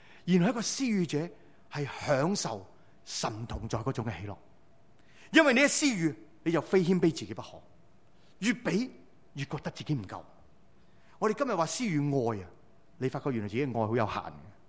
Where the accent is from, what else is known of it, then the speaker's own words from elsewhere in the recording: China; 何况吃我们中国人的百鸟归巢